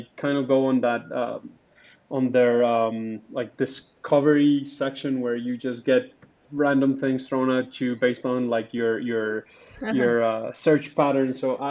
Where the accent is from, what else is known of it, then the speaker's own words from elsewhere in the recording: Manizales, Caldas, Colombia; born there; English is a second language; I was born in a small city in Colombia, in South America. It's called Manizales. It's close to the Andes Mountains.